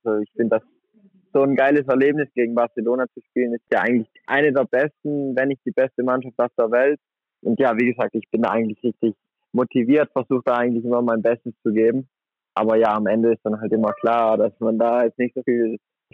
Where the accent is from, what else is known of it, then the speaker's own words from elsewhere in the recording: Merano, Trentino-Alto Adige, Italy; also born or lived in Flensburg, Germany; in meiner Heimatstadt in Meran.